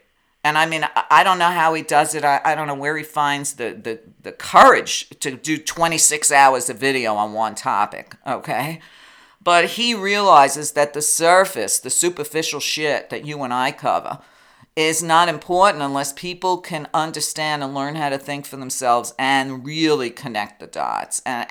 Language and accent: English; Brooklyn, New York, United States; growing up in Brooklyn in common, so he always got a kick out of that.